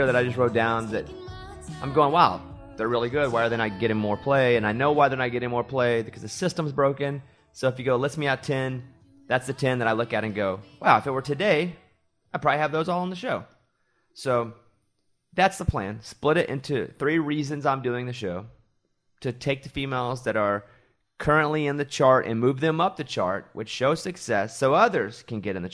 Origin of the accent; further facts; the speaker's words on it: Arkansas, United States; And again, I grew up in Arkansas. You know, we didn't go to Maine, much less Iceland.